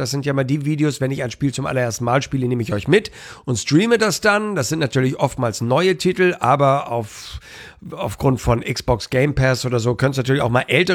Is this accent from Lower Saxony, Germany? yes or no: no; Hamburg, Germany; als Hamburger